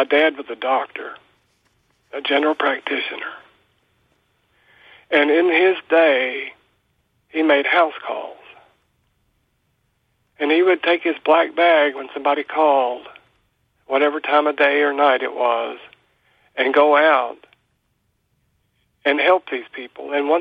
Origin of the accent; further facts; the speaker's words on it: Sylva, North Carolina, United States; Ron, I am from Silva. I grew up there, spent the first 18 years of my life in Appalachia, Silva, Jackson County.